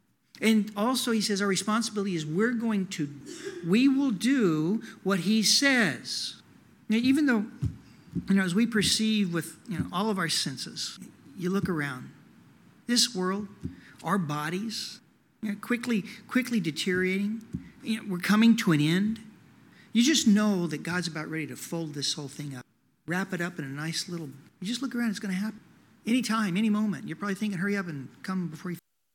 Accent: Tulsa, Oklahoma, United States; I mean, I'm from Tulsa, so when we got to move back, it's like, yeah, we get to go back home.

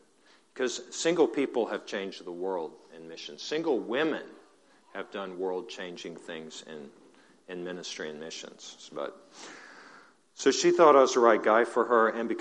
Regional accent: San Antonio, Texas, United States; born there; I was born in San Antonio

